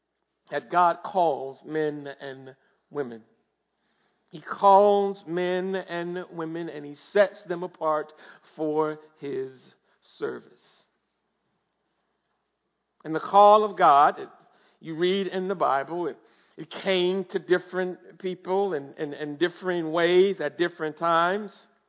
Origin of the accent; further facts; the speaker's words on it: Michigan, United States; now in Atlanta, United States; I moved to Atlanta from Michigan in the summer of 1990.